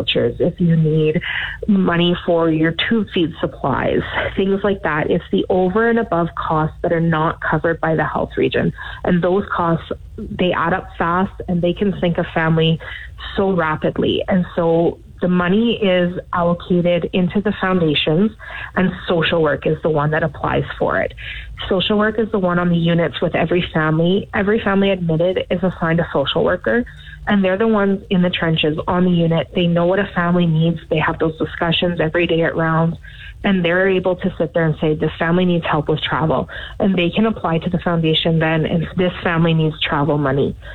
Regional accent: Scott, Saskatchewan, Canada; We're from all over the province. I'm from Scott.

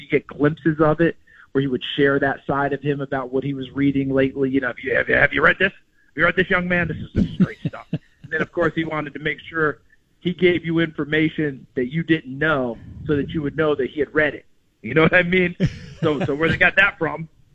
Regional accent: New York, United States; also born or lived in Elizabethton, Tennessee; I was born in East Tennessee, right? Elizabethan, Tennessee. My mom's from there. My dad's from West Virginia. Okay? Tennessee had a big imprint on me, even though I didn't live there. We moved to New York State when I was two

